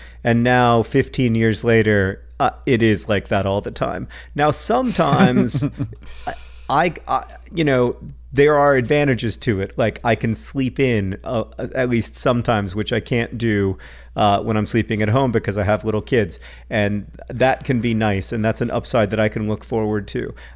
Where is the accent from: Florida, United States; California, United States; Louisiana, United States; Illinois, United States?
Florida, United States; Orlando; Because I grew up in Orlando, Florida